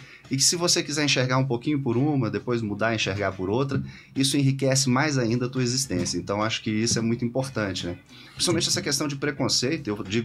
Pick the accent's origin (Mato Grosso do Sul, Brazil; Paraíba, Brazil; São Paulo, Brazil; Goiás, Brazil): São Paulo, Brazil; Patrocínio Paulista; eu e a minha mãe nascemos na Santa Casa Municipal, na Santa Casa de Patrocínio Paulista.